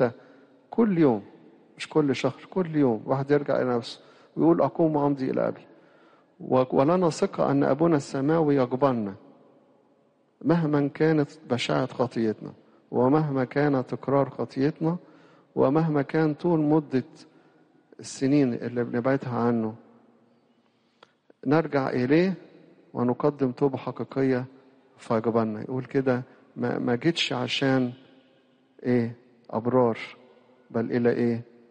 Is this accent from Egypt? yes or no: yes; Egypt; إحنا هنا كمصريين